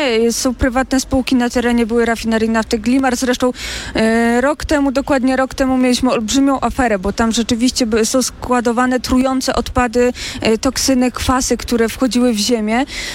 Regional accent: Kobylanka, Lesser Poland, Poland; gościłam go u mnie w mojej rodzinnej miejscowości w Kobylance

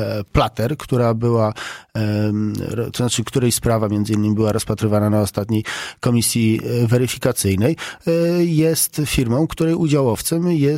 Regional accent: Warsaw, Masovian Voivodeship, Poland; jestem z Warszawy

